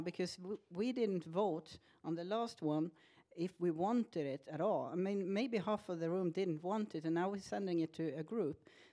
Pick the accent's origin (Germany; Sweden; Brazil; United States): Sweden; and I'm from Sweden